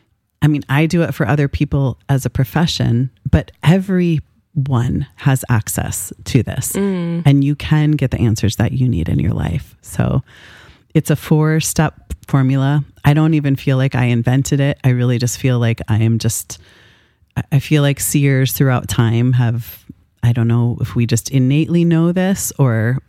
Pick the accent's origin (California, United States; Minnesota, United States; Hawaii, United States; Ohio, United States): Minnesota, United States; now in Vashon, United States; I grew up in Minnesota.